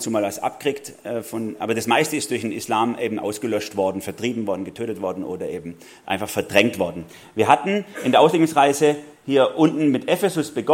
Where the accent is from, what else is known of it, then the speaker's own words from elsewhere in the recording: Baden-Württemberg, Germany; Redlinger, da komme ich her. Ja? Also in der Nähe. Mitten im Herzen von Schwaben.